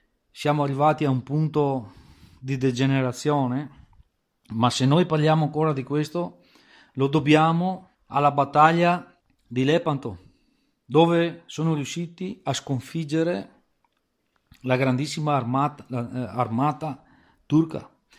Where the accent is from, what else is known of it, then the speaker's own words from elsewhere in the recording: Veneto, Italy; noi come veneti dobbiamo essere orgogliosi di questi grandissimi comandanti